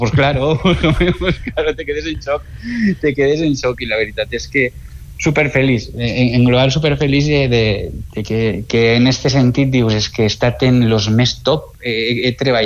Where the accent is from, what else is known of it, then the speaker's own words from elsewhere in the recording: Tarragona, Catalonia, Spain; els que som d'aquí, jo que soc de Tarragona